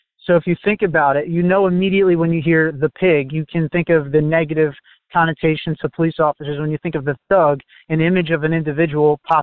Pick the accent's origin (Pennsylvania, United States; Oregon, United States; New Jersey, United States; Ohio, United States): New Jersey, United States; I'm from New Jersey still